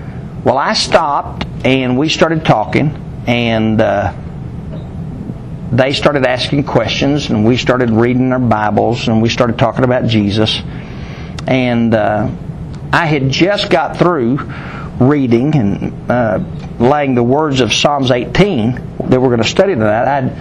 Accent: Sudan, Texas, United States; also born or lived in Ohio; And I had a church down here in close to Lubbock. In fact, it was Sudan. My hometown church had called me and asked me to come.

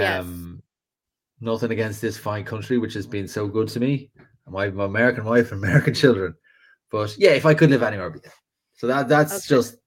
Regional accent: Dalkey, Leinster, Ireland; I'm from Dorky.

